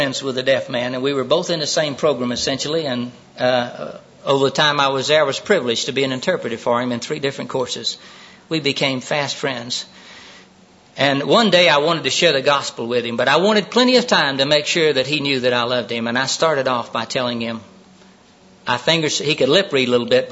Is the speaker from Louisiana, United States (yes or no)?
no; Florida, United States; you can tell I'm from Maine by now, can't you? I'm from the main part of Florida.